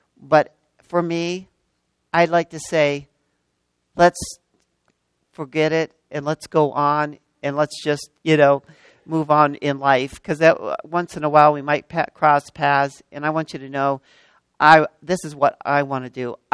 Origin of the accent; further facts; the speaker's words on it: Erie, Pennsylvania, United States; I was born and raised in Erie, so in around that area.